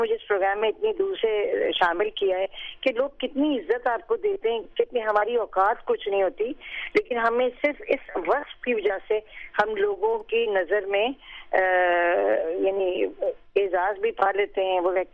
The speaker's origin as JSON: {"language": "Urdu", "town": "Karachi", "region": "Sindh", "country": "Pakistan", "tie": "born or raised there", "said": "کراچی میں پیدا ہوئی ہوں, کراچی سے ہی تعلق ہے میرا, اور پاکستان کی شہری ہوں, اس کے مجھے بہت فخر ہے. تو یہی کراچی سے تعلق ہے جی میرا."}